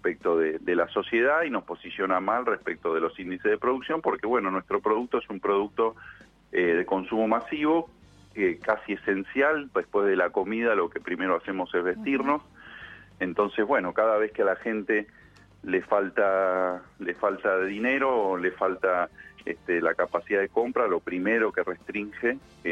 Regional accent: Argentina; lo que nosotros decimos como pymes argentinos, como productores nacionales

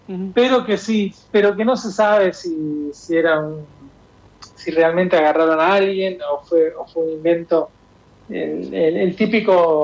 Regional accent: Monte Grande, Buenos Aires Province, Argentina; also born or lived in Lomas de Zamora; now in La Plata, Argentina; dejé el conurbano hace unos años, entre comillas, el conurbano, porque yo que nací en Lomas y viví toda mi vida en Monte Grande, hace unos años me vine a vivir a La Plata.

